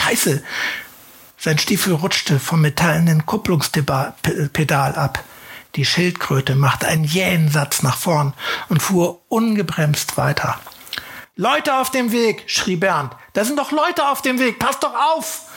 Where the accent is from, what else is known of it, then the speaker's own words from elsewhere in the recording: Lower Saxony, Germany; Also ich komme aus dem Wendland, ne? Ich muss noch dazu sagen, habe da auch bis heute meine Familie